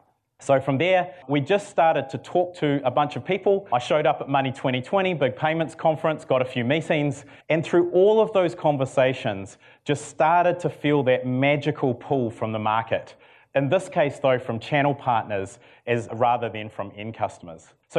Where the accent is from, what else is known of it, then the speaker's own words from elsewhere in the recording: New Zealand; And maybe I shouldn't say I'm from New Zealand at these things as well. I say we're based out of San Francisco.